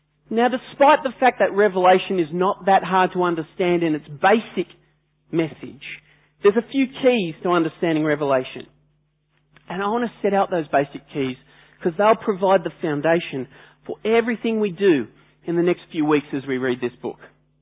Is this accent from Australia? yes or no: yes; Australia; The technical term for this is genre, or as the French say, genre. But we're Australian, so we say genre.